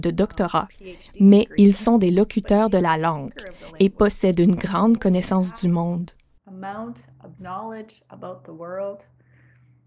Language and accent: French; Sturgeon Lake, Saskatchewan, Canada; Je viens de Première Nation de Sturgeon Lake, en Saskatchewan.